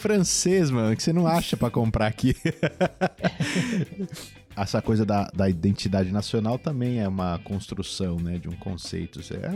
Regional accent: Brazil; born there; Eu, por exemplo, nasci no Brasil, mas tem muita coisa que eu olho assim e eu falo, mano, eu não sou brasileiro, cara.

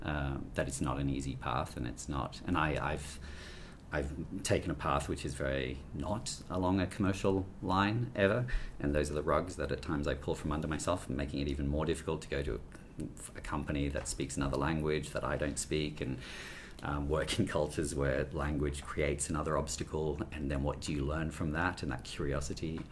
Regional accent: Australia; You know, I really miss when I'm away from Australia, I'd miss our landscapes

